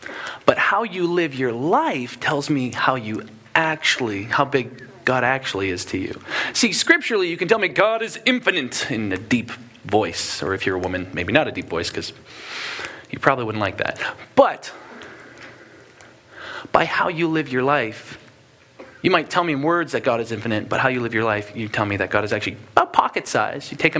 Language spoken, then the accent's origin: English; East Coast, United States; And I grew up on the East Coast